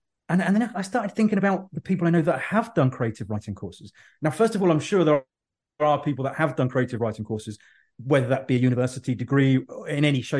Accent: Birmingham, West Midlands, United Kingdom; born there; now in Isle of Wight, United Kingdom; I live on the Isle of Wight, but I was born in Birmingham. So I've been around people with strong accents all my life.

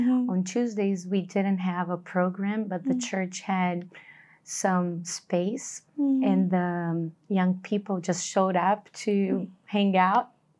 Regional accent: Rio de Janeiro, Brazil; now in São Paulo, Brazil; Well, I'm from Brazil. I was raised in Rio de Janeiro, and I'm married. I have three kids. And now I live in São Paulo.

